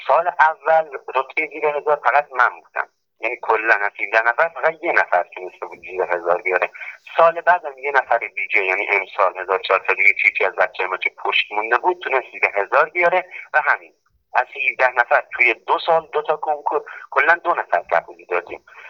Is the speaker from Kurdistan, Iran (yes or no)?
no; Parsabad, Ardabil Province, Iran; شهر پارساباد.